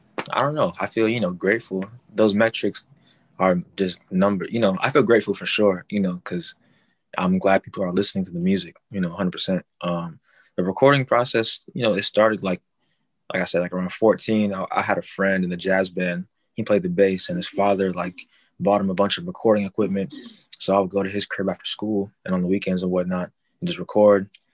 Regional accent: New York City, New York, United States; I grew up like in East New York, in Crown Heights, Washington Heights. I've been in the Bronx for, you know, almost a decade now.

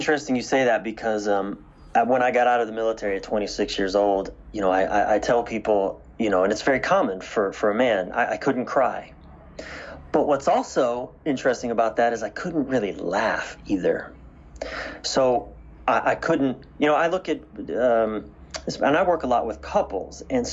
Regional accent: East Coast, United States; I was raised on the East Coast of the United States.

